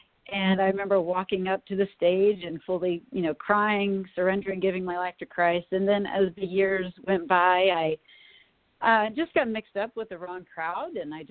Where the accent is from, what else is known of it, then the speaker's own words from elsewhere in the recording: Texas, United States; moved away as an adult; now in Minnesota, United States; we moved from Texas to Minnesota. And I didn't know it at the time. I mean, I knew I was sad to leave because Texas was all I knew.